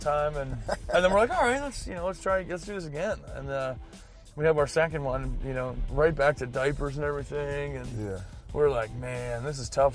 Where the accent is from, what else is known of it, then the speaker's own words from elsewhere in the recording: Bridgeville, Pennsylvania, United States; I grew up in Pittsburgh, Pennsylvania, just outside in Bridgeville, Pennsylvania.